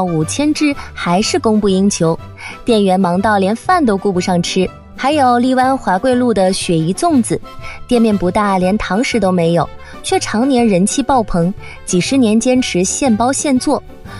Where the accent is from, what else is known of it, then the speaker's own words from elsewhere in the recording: Guangzhou, Guangdong, China; 接下来要说个让咱们广州人骄傲的事儿